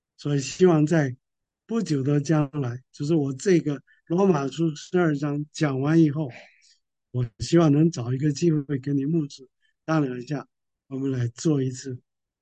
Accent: China; 当然，我知道我们中国人呢都不会讲鼓励的话，很少。

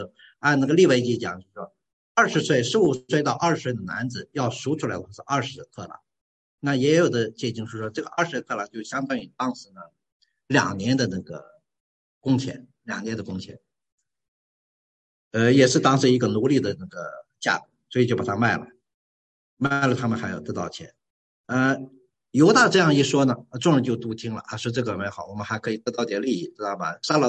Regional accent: Liulin, Shanxi, China; now in Zhongyang, China; 我们老家是柳林，但我呢生活在中阳。你说我是中阳人呢，柳林人呢？就是说我既是中阳人，也是柳林人啊。

